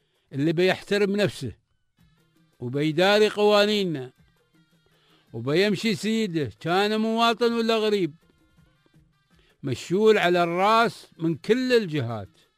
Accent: United Arab Emirates; عندنا في الإمارات

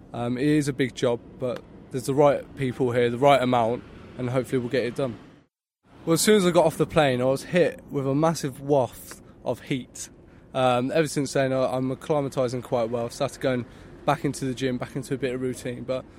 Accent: Northampton, East Midlands, United Kingdom; I'm 22 years old. I'm from Northampton, Northamptonshire

